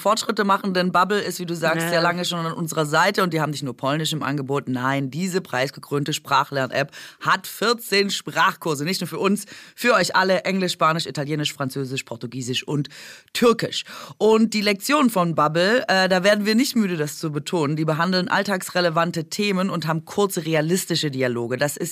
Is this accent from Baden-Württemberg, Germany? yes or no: yes; Baden-Württemberg, Germany; zum einen erinnert es mich sehr an Schwaben und an meine Heimat